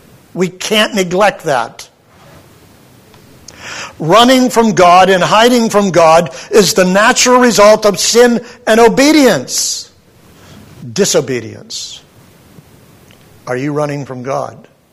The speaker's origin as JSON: {"language": "English", "region": "Pennsylvania", "country": "United States", "tie": "born or raised there", "said": "From the time that I was a teenager growing up in southwestern Pennsylvania"}